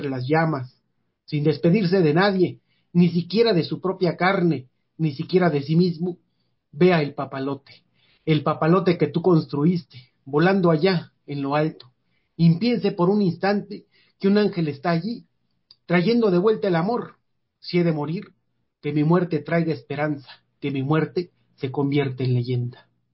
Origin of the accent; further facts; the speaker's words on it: Mexico; Vean que como mexicanos y ante la crisis del capitalismo norteamericano somos los siguientes en ser despojados